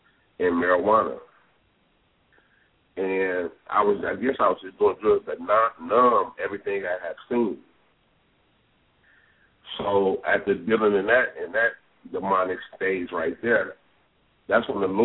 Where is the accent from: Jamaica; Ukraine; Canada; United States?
United States; Maywood, Illinois; Well, first, I'm from a little town called Maywood. It's not too far away from Chicago, but I grew up in Maywood.